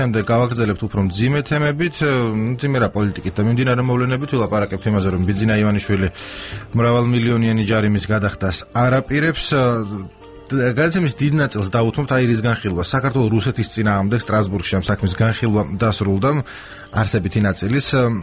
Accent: Baghdati, Imereti, Georgia; მე ბაღდათიდან, მე ქუთაისის მიდამოები, მიდამოა ქალაქია ბაღდათი, მაგრამ იქვე.

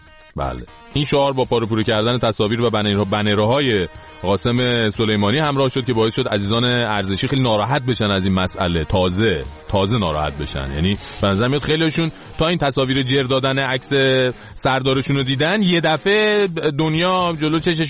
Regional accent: Iran; اینجا خارجی ها وقتی میفهمن ما ایرانی هستیم

